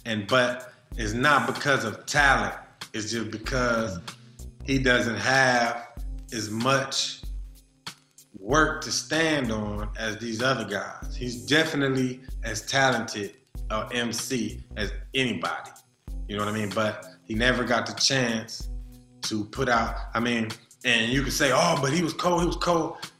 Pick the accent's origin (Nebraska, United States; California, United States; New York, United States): California, United States; And admittedly, I'm from the Bay. I'm a homer.